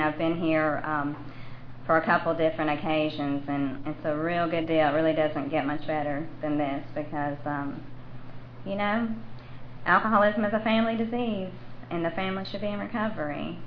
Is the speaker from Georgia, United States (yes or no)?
yes; Georgia, United States; also born or lived in Valdosta; now in Norcross, United States; I'm from Middle Georgia, and after 2 years of sobriety, I moved to Valdosta to go to school